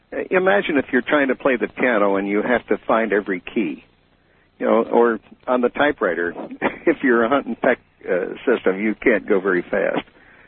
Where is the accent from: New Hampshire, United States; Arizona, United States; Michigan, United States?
New Hampshire, United States; Howdy. I'm from New Hampshire.